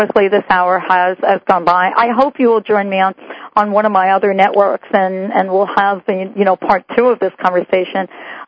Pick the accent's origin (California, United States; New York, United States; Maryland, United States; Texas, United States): New York, United States; also born or lived in New Jersey; now in Seattle, United States; I moved from the East Coast. I grew up in New York and New Jersey. I moved from the East Coast, and I moved to Seattle